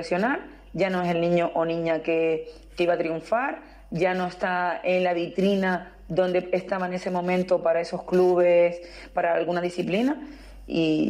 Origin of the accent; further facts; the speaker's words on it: Canary Islands, Spain; Todos decimos que somos canarios, muy isleños, pero ahora mismo la isla a mí se me hace pequeña.